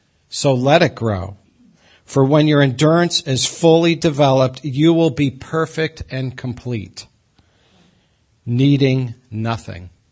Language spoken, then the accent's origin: English; Brookfield, United States; So I was raised in Brookfield, still live there. My wife says you haven't gotten very far in life. That's true. I live about a half a mile from where I grew up.